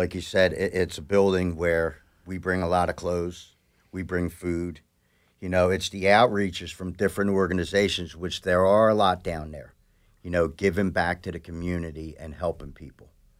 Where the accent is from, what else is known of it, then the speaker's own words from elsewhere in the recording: Philadelphia, Pennsylvania, United States; But I'm from Philadelphia my whole life.